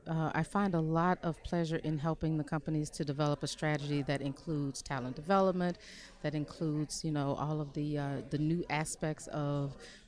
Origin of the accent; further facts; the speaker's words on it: the South, United States; So I'm a Southerner, and I live here in Atlanta